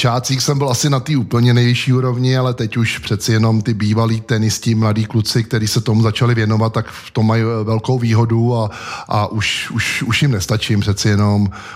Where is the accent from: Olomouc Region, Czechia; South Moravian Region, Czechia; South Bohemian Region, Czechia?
South Bohemian Region, Czechia; Pocházím teda z Písecka, spíš jako Orlická přehrada a tam ta naše vesnička